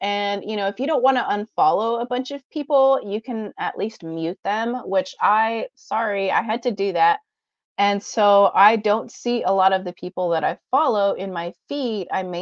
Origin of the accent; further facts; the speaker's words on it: Houston, Texas, United States; I grew up in Houston. So I grew up listening to rap and stuff like that.